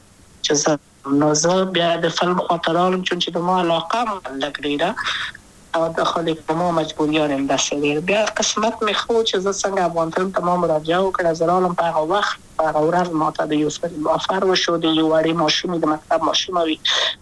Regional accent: Kabul, Afghanistan; also born or lived in Wardak; زه خو اصلا د وردګو ولایت یم، د پلار مې د وردګو ولایت ته خلګنسه کې دلې، د کابل په تخته پل سیمه کې یم او لویا شویم کابل که یم.

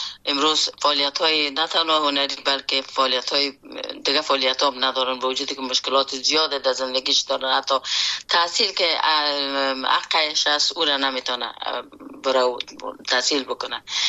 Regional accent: Afghanistan; خود اجتماع افغانستان که در اوجه بزرگ شدیم، در اوجه کار کردیم

